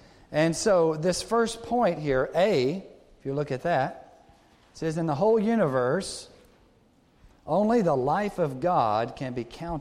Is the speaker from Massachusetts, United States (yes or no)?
no; Texas, United States; also born or lived in Jackson; I'm from Texas, so don't hold that against me. I did live in the Southeast in Jackson for 14 years.